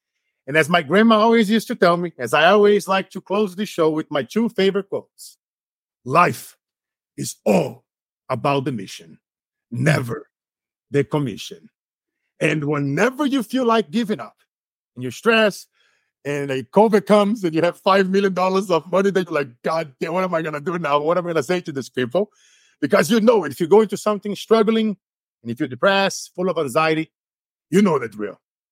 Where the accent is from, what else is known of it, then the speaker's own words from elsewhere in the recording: Amazon, Brazil; I grew up in Brazil in the Amazon. Açaí, mm-hmm. For my tribes. I'm a native from Brazil.